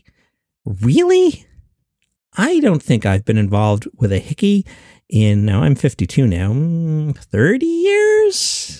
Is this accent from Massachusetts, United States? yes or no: yes; Boston, Massachusetts, United States; I grew up in Boston. Why isn't Daily Comedy News listed? You thought I was from Queens, New York? No, Boston.